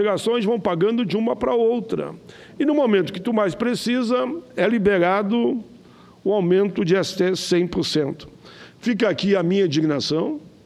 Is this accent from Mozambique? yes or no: no; Caxias do Sul, Rio Grande do Sul, Brazil; eu sou de Caxias do Sul, uma cidade praticamente colada à outra.